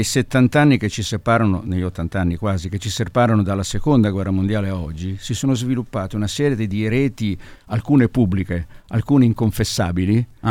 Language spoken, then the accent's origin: Italian; Tuscany, Italy; sono toscano di origine.